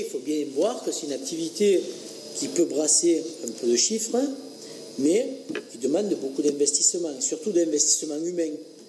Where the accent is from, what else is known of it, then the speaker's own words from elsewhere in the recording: Clermont-l'Hérault, Occitanie, France; puisque j'étais de Clermont-Hérault.